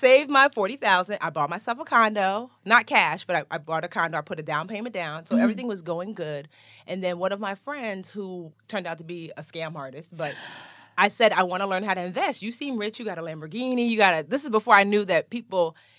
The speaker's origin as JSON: {"language": "English", "country": "Nigeria", "said": "I'm Nigerian. Both my parents were born in Nigeria. Shout out Igbo Kwenu."}